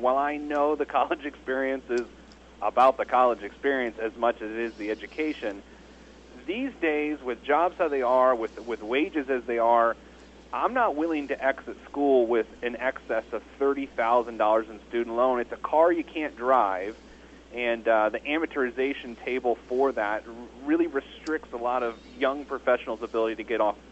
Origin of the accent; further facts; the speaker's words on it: Indiana, United States; I'm from Indiana